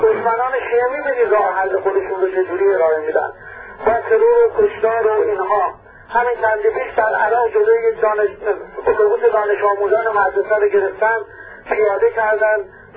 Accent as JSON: {"language": "Persian", "country": "Iran", "said": "ما ایرانی هستیم، سیه باشیم، سنی باشیم، زرتشتی باشیم، عرق ملی داریم، وطنمون دوست داریم"}